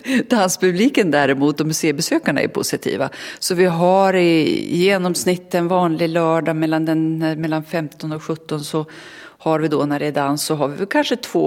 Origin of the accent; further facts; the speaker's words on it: Jämtland County, Sweden; jag är uppvuxen i svenska dansbandsbältet eftersom jag är från Jämtland.